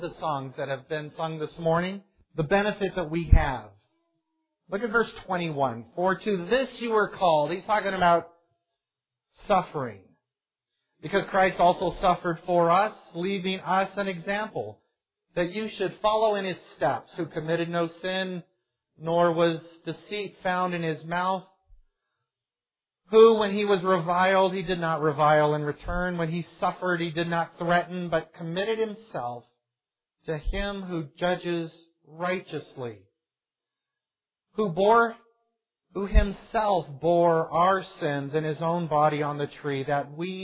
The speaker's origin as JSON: {"language": "English", "country": "United States", "said": "I'm an American. Things go well."}